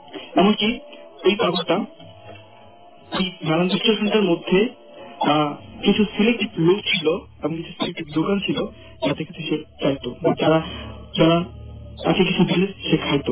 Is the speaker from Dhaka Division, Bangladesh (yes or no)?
no; Jamalpur, Mymensingh Division, Bangladesh; আমার বাড়ি যাওয়ার জন্য জামালপুর জেলার যে নারায়ণ স্টেশনটি রয়েছে, তো ওই স্টেশনটা থেকে আমার বাড়ি যাওয়ার ডিস্টেন্স মেবি 10 মিনিটের একটা ডিস্টেন্স হবে।